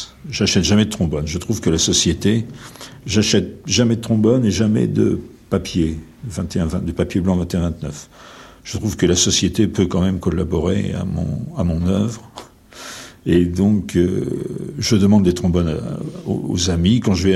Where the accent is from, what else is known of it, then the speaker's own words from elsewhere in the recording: Paris, Île-de-France, France; born there; C'est le pays où j'ai décidé que j'étais né, alors que je suis né à Paris. Mais j'ai décidé que j'étais né à Ostende, dans les Flandres, que j'étais un écrivain flamand de langue française.